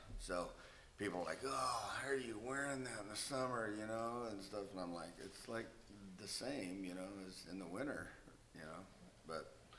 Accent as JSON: {"language": "English", "region": "California", "country": "United States", "tie": "born or raised there", "said": "Well, growing up in California, you know, I was used to the heat, you know, work all my life in it."}